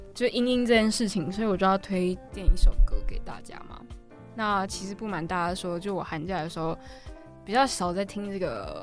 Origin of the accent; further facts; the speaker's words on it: Chiayi, Taiwan; 就是嘉义的家，就是我的故乡。